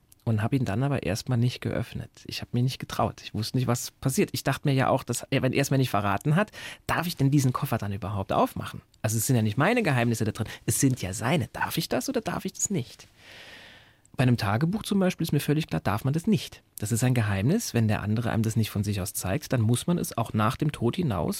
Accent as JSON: {"language": "German", "town": "Saarbrücken", "region": "Saarland", "country": "Germany", "said": "ich komme ja ursprünglich aus Saarbrücken"}